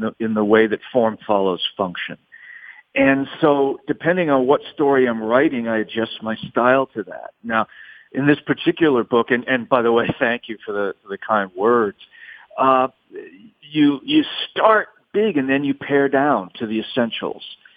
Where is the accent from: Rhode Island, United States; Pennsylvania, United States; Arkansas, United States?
Rhode Island, United States; Providence; also born or lived in New York City / New Orleans; I grew up in Providence, Rhode Island, New York City, and New Orleans. And so I knew a lot of cops.